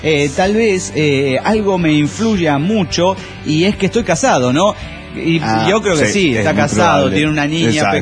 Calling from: Las Palmas, Zacatecas, Mexico; de Las Palmas, Zacatecas, México.

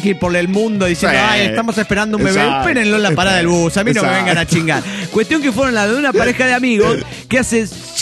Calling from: Pasto, Nariño, Colombia; de Pasto.

